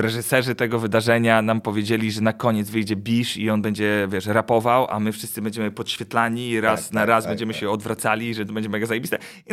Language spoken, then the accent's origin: Polish; Warsaw, Masovian Voivodeship, Poland; bo jestem z Warszawy.